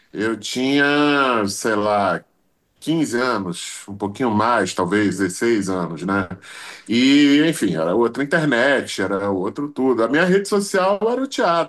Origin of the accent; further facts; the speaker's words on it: Rio de Janeiro, Brazil; born there; por parte de pai, minha família é do Rio. São italianos que chegaram no Rio e eu nasci no Rio. Minha mãe veio para cá, meus pais casaram, minha mãe veio para cá, eu moro no Rio, e nasci em Vila Isabel, bairro da Zona Norte do Rio.